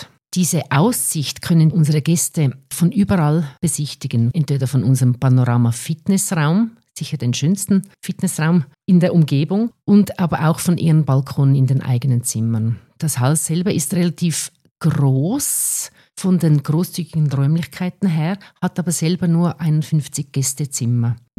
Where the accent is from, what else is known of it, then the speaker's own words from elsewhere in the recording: Switzerland; now in Austria; Ich bin Schweizerin, aber schon seit 18 Jahren hier in Tirol lebend.